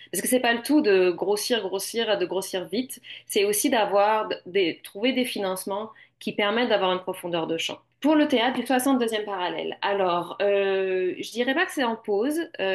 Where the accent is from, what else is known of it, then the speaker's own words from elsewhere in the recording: France; now in Canada; Je viens de France, là, donc on n'appelle pas ça des OBNL